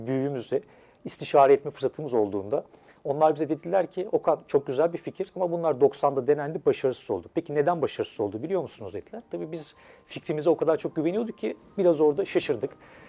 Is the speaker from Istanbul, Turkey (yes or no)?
yes; Istanbul, Turkey; 4 Mart 1983 İstanbul Eminönü doğumluyum, Süleymaniye'de. Artık gerçi Eminönü diye bir ilçemiz kalmadı ama Fatih Süleymaniye doğumluyum. Eğitim hayatım İstanbul'da geçti.